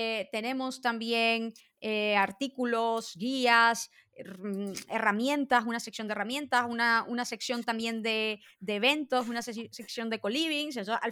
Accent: Nicaragua; moved away as an adult; yo desde antes trabajaba también en mi país. Yo soy originalmente de Nicaragua, entonces antes de ir a estudiar a Salamanca

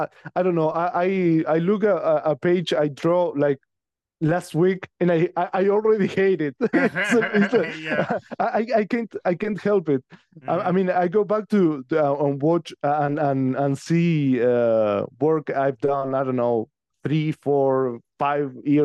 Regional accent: Uruguay; growing up in Uruguay, which is a really small country between Argentina and Brazil, growing up in the 80s

